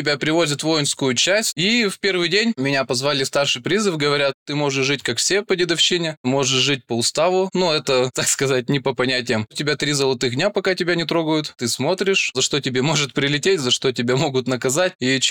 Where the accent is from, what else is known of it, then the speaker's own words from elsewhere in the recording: Perm, Perm Krai, Russia; В 2009 году я из Перми призвался в армию